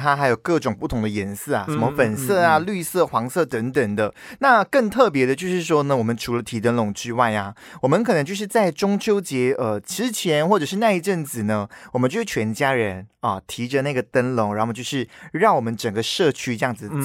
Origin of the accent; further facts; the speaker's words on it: Malaysia; 像我们马来西亚人可能在烤肉的时候我们基本上都不会使用这个烤肉酱